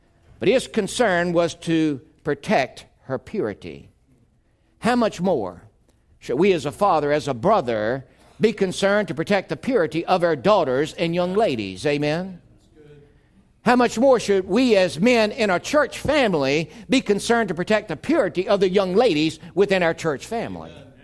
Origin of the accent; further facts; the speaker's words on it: the South, United States; Unfortunately, some of us can remember, I grew up in the South, and some of us can remember that back in the 50s, there were separate drinking fountains for the blacks and the whites.